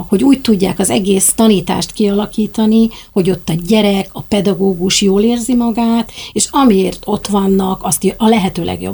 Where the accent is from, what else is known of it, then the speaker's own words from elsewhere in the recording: Hungary; honfitársak vagyunk, magyarok vagyunk mindannyian